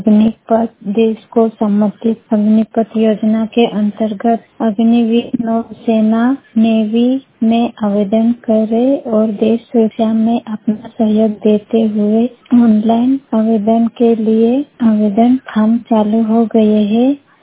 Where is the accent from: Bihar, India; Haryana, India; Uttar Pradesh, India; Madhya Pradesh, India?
Madhya Pradesh, India; Andrara; मैं बड़वानी जिले के ग्राम अंदराड़ा की निवासी हूँ।